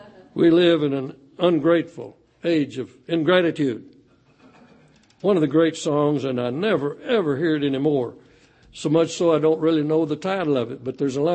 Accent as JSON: {"language": "English", "town": "Sherman", "country": "United States", "tie": "born or raised there", "said": "And I told Brother John Elmore, who led singing in my hometown of Sherman, that that was one of my favorite songs"}